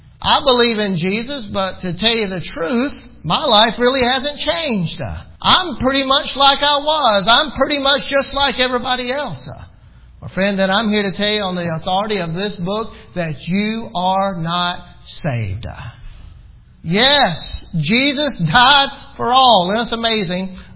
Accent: Greenville, Mississippi, United States; about 40 miles from where we grew up there in Greenville, Mississippi. But it wasn't like we really left home.

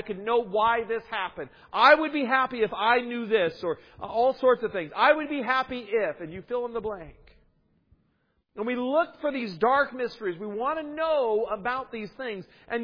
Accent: Washington, United States; I grew up in Washington State, and my mom had when I was growing up, my mom would talk about skiing.

